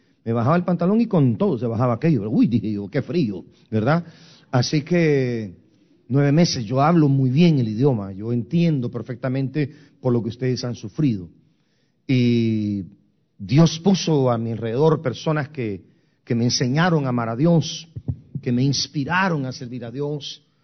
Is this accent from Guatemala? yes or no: yes; Guatemala; now in San Francisco, United States; hace 41 años, yo salí de Guatemala. Tengo 41 años de haber venido de Guatemala. Salí el 13 de febrero de 1982.